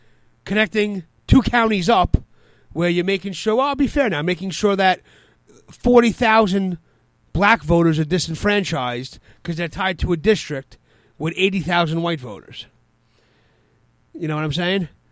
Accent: New York, United States; And I pick it on New York because I'm a New Yorker.

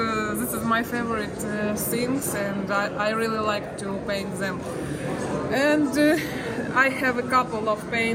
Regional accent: Kyiv, Ukraine; English is a second language; moved away as an adult; now in Calgary, Canada; I am originally from Kyiv, but in May I was moved into Canada, to Calgary. Now I live in Calgary.

